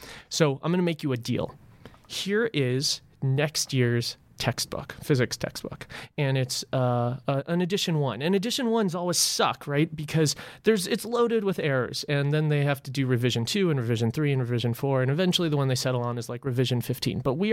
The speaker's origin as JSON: {"language": "English", "town": "Los Angeles", "region": "California", "country": "United States", "tie": "born or raised there", "also_born_or_lived": "Rochester, United States", "said": "I grew up in Los Angeles, but then traveled around a lot as I went from failing college to failing college to failing college."}